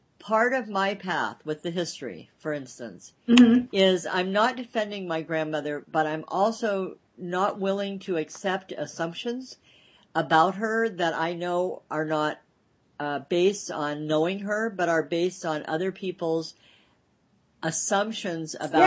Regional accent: United States; because I'm American

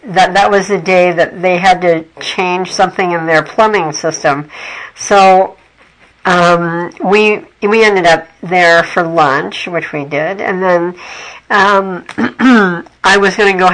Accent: United States; But for me, as an American, this was, like, really a long walk.

